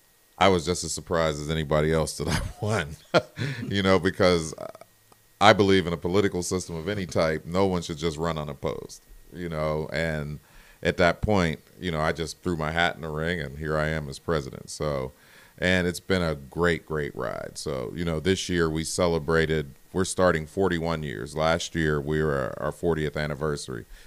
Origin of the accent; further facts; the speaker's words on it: North Braddock, Pennsylvania, United States; Well, born and raised in North Braddock. So as I raised my children in Woodland Hills School District